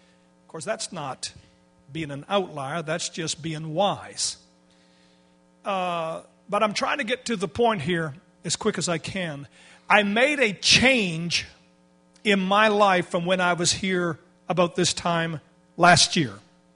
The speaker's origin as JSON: {"language": "English", "country": "Canada", "accent": "Canadian", "said": "And it could be just my Canadian accent."}